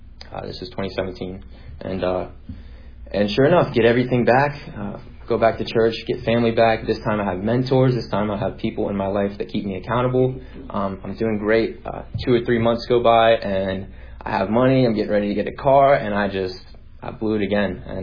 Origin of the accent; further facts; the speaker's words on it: Orlando, Florida, United States; I'm 22 years old, born and raised in Orlando, Florida.